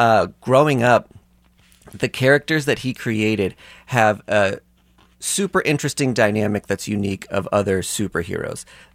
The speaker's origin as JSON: {"language": "English", "town": "Kansas City", "region": "Missouri", "country": "United States", "tie": "born or raised there", "said": "I found out that Stan Lee was coming to my hometown of Kansas City."}